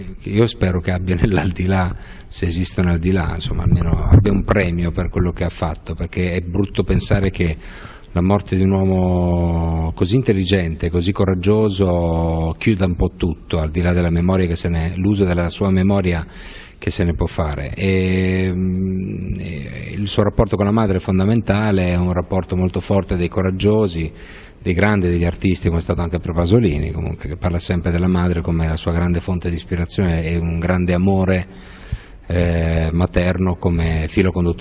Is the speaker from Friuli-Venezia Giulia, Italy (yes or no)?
no; Carpi, Emilia-Romagna, Italy; un uomo della mia terra, di Carpi